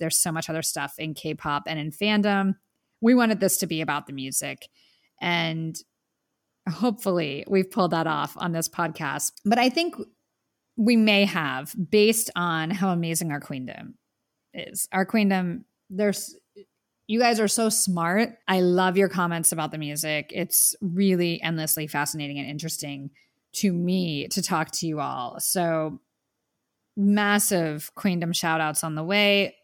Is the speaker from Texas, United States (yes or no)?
no; New York, United States; New York will always feel like home, and it, you know, New York made me. I'm always a New Yorker in my heart